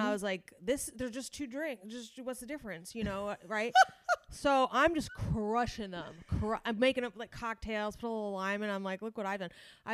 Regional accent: Scottsdale, Arizona, United States; I'm from Scottsdale, which is, you know, the bragging rights from Arizona.

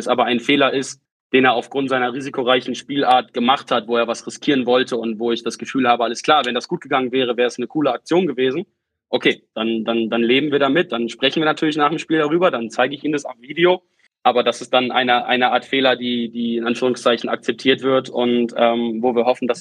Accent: Cuxhaven, Lower Saxony, Germany; born there; Also ich komme ja gebürtig aus Cuxhaven

